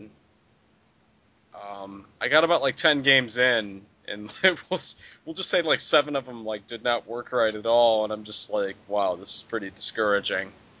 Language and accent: English; Crete, Illinois, United States; I was born in the South Suburbs. I am originally from Creed, Illinois, which is a South Suburb. It's roughly 35 miles south of Chicago.